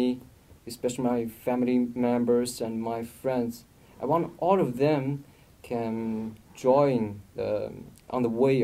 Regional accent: China; after graduation from second university, I want to go back to China, mm-hmm. my hometown.

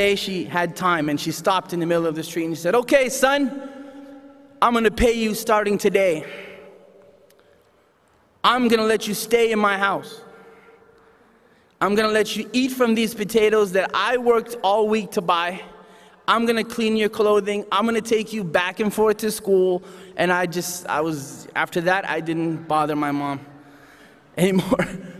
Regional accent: Newfoundland and Labrador, Canada; born there

